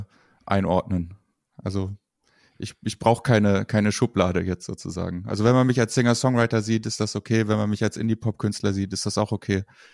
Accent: Kassel, Hesse, Germany; ich komme aus Kassel und bin auch ganz froh, dass ich hierher komme. Also ich wohne gerne hier.

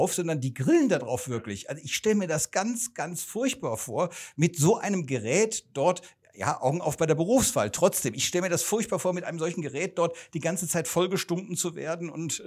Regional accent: Cologne, North Rhine-Westphalia, Germany; merkst du, ich komme aus Köln

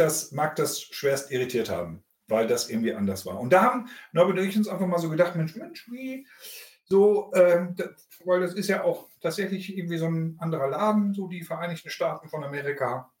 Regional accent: Germany; Und dann sind wir Deutsche natürlich sofort dabei

